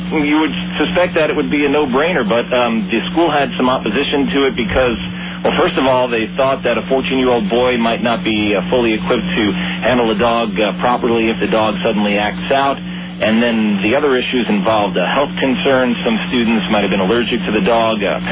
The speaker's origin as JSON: {"language": "English", "town": "Brooklyn", "region": "New York", "country": "United States", "tie": "born or raised there", "accent": "Brooklyn", "said": "Oh, boy, did I work on losing that Brooklyn accent. I'm born and bred in Brooklyn, so... yeah, I had to work on that."}